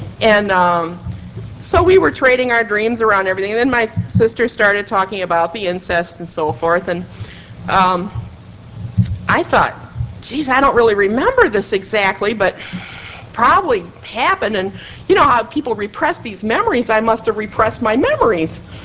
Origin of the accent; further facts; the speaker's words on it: Michigan, United States; I'm from Michigan. I grew up in Michigan.